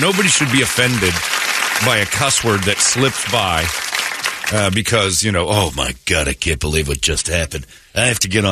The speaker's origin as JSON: {"language": "English", "region": "Arizona", "country": "United States", "tie": "born or raised there", "said": "and I grew up in Mormon, Arizona here"}